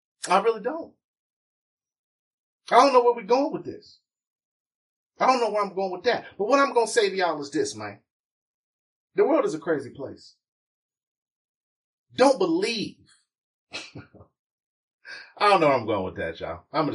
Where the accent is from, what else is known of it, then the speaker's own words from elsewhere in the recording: Cincinnati, Ohio, United States; Listen, I'm from Cincinnati. I'm here in Cincinnati.